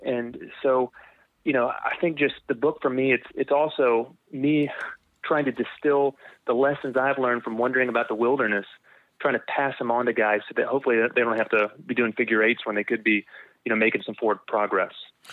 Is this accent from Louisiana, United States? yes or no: yes; Covington, Louisiana, United States; also born or lived in United Kingdom; Yeah, so I grew up in South Louisiana. That's my home outside New Orleans, town Covington. For about 10 years, I was in the UK as a pastor.